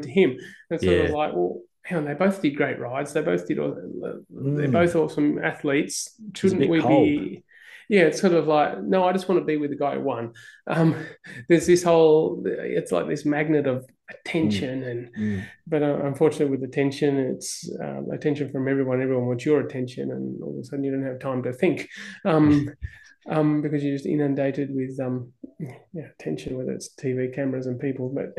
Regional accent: Northern Territory, Australia; growing up in the Northern Territory is the only, I think, one or two white children in Aboriginal settlement.

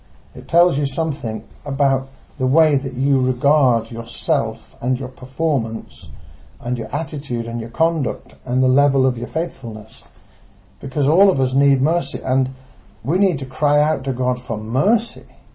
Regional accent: England, United Kingdom; perhaps in part because I come from Britain, United Kingdom, England, where we're all a bit buttoned up and we all tend to be a bit straight-laced.

